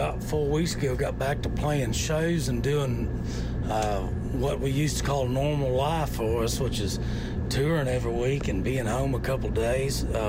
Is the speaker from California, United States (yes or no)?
no; Missouri, United States; I'm from Southern Missouri, yeah.